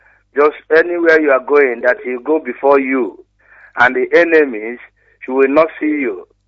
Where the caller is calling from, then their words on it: Stuttgart, Baden-Württemberg, Germany; I'm calling from Stuttgart, Germany.